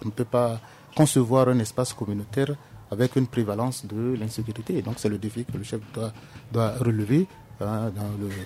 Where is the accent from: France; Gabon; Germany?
Gabon; et que j'arrive encore chez moi au Gabon